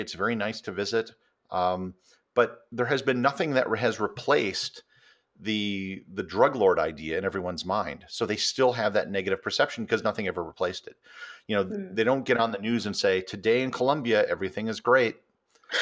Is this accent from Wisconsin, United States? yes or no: yes; Wisconsin, United States; So I grew up in Wisconsin. I've never been to Frank Lloyd Wright's studio, which is in Wisconsin.